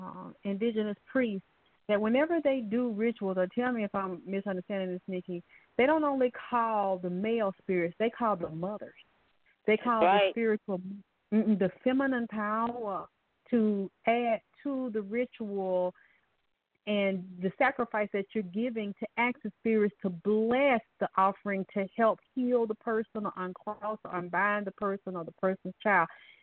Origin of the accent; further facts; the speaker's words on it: Bible Belt, United States; I know I could add to something as far as growing up in the Bible Belt with the preachers and the hypocrisy and the slavery of religion